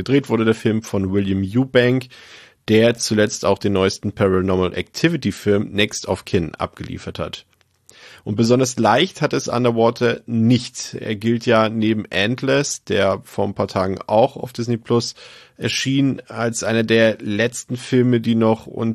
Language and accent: German; Baltic coast, Germany; ich komme ja vom Meer, also ich komme von der Ostsee, ich bin quasi im Krabbenbrötchen geboren.